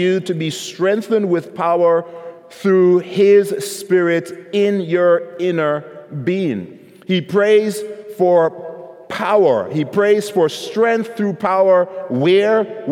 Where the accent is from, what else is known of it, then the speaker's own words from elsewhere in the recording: Jamaica; Maybe they do now, but I never saw a peach tree growing up in Jamaica, right?